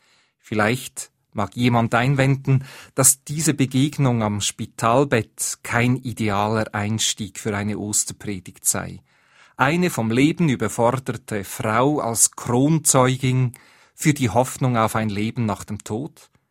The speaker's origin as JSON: {"language": "German", "country": "Switzerland", "said": "Wir leben noch nicht im Paradies, auch als Schweizer nicht."}